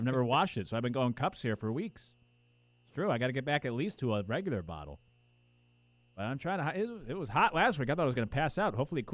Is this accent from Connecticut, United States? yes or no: yes; Connecticut, United States; But when I grew up, I didn't grow up in the South. I grew up in Connecticut.